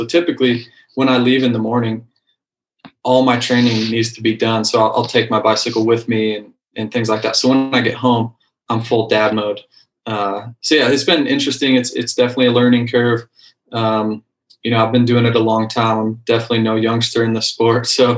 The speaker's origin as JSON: {"language": "English", "region": "Iowa", "country": "United States", "tie": "born or raised there", "also_born_or_lived": "California", "moved": "as an adult", "said": "So I grew up in Iowa and went all the way through high school there. Moved to California to pursue supercross and motocross racing."}